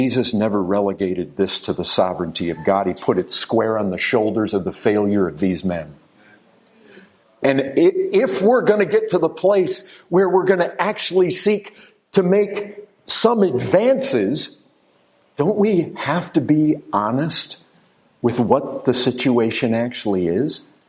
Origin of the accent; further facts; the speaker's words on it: Michigan, United States; Where I grew up in Michigan, red in the morning, sailors take warning.